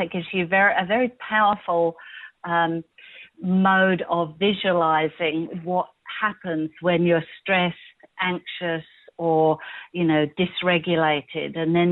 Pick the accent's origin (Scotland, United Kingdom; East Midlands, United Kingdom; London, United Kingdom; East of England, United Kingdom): London, United Kingdom; I actually grew up in London, and was kind of a bit aimless as a child.